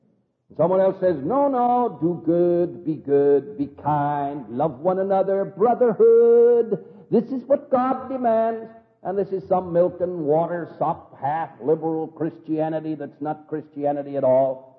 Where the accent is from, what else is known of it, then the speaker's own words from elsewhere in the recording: California, United States; When I was a small boy, I was brought up out in California, and we spent our summers up in the mountains in the big redwood forest.